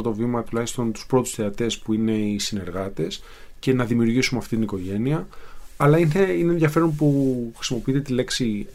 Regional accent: Greece; μέσα από τις ναυτικές αφηγήσεις που έχουμε πολύ κοντά ως Έλληνες

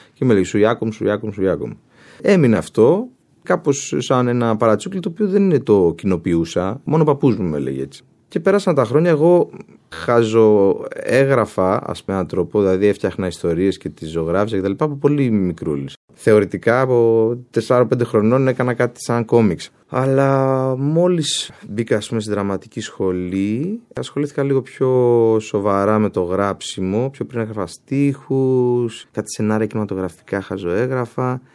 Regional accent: Karditsa, Thessaly, Greece; now in Athens, Greece; όταν ήρθα στην Αθήνα, γιατί μεγάλωσα στην επαρχία, στην Καρδίτσα.

